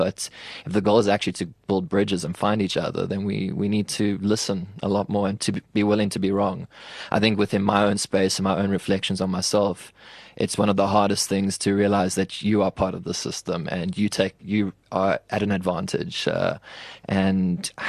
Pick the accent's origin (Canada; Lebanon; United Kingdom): United Kingdom; England; For me, it was, I'm an English person telling one of the most loved Afrikaans folk tales.